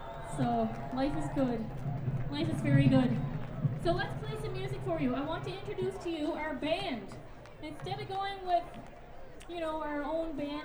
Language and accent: English; Nova Scotia, Canada; I'm from Cape Breton Island, Nova Scotia. A wonderful place in the world and so very cultural. Lots of fiddle music, of course, and I grew up in the thick of that.